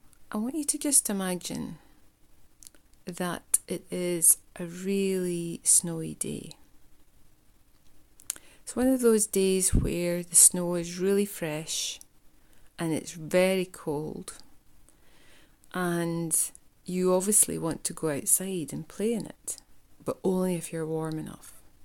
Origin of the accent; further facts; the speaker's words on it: Scotland, United Kingdom; And you might hear from my accent, I come from a place in the world called Scotland